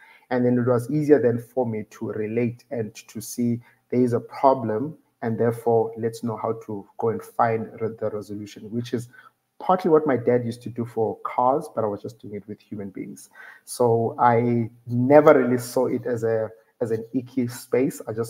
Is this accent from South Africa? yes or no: yes; Alice, Eastern Cape, South Africa; I was born in Alice. And in Alice, I lived in a rural community, in a rural village. So I grew up there. And there's only black people that speak Xhosa.